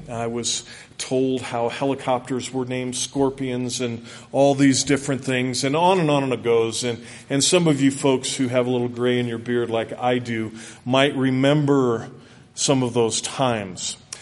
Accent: California, United States; But I grew up in California, and I grew up in California in the 60s.

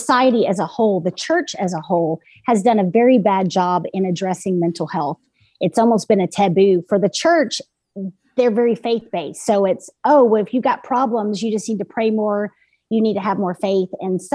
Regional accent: Memphis, Tennessee, United States; born there; I have a family full of vets. And so we grew up loving this country, loved what it stood for. I was born in Memphis, Tennesse

